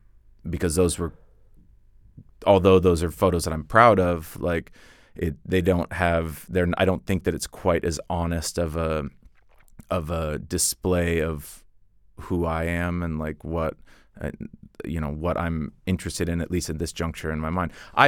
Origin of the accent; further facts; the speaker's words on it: Washington, United States; now in Denmark; I'm from Washington State, which kind of looks a lot like Norway with this insane, you know, elevation gains